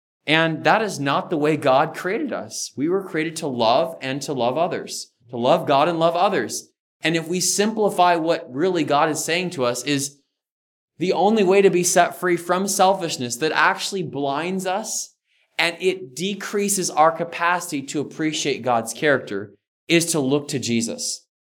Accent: California, United States; Growing up in California, I actually lived on a dead-end street. It was called London Circle.

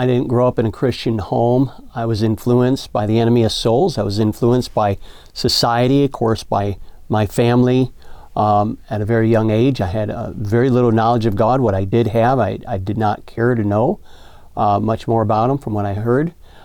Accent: Buffalo, New York, United States; So, you know, I grew up in Buffalo, New York, grew up in the ghetto. We were very poor.

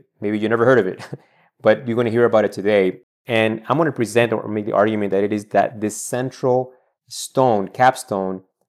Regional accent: Pennsylvania, United States; And growing up in Pennsylvania, I was very familiar with this idea of a keystone.

